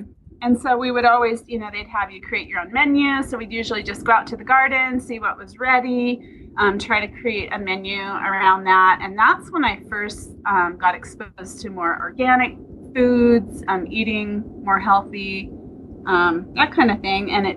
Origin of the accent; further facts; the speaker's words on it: Los Angeles, California, United States; Actually, I grew up in LA. Really? So I was raised in the city, in the suburbs of LA.